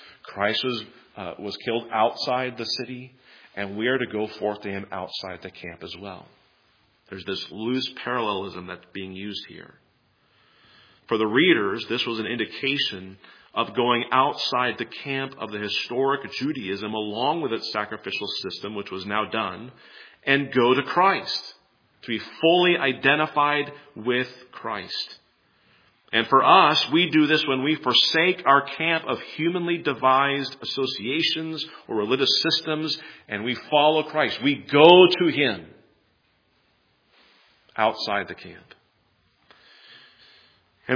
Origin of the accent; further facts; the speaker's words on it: Seattle, Washington, United States; I'm from Seattle, it's going on there.